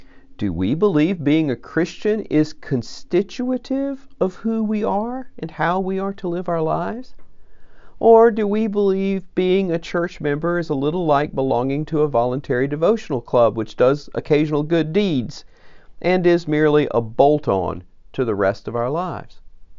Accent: Wisconsin, United States; Before I'm an American, a Wisconsinite, a Southerner, an Episcopalian, or any other label I wish to self-apply.

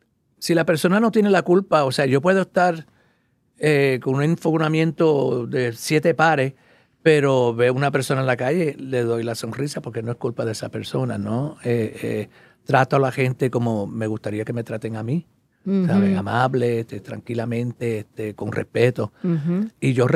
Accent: New York, United States; Entonces, yo siendo nacido y criado en Nueva York, yo crecí de otra manera, ¿no?

